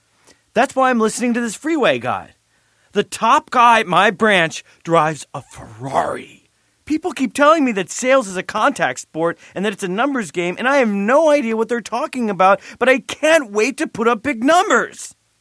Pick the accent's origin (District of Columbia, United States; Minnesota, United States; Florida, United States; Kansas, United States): Minnesota, United States; Minnetonka; I'm just starting my career in my hometown, Minnetonka, Minnesota.